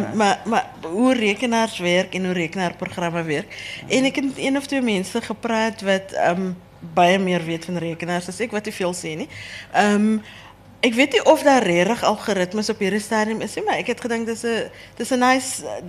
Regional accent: Grabouw, Western Cape, South Africa; En ek het natuurlijk in Grabouw groot geword, so mense ken my.

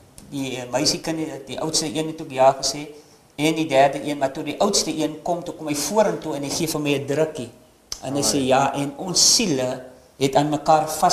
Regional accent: Paternoster, Western Cape, South Africa; born there; Ek is gebore in die kant van Paternosters, Weskusklong.

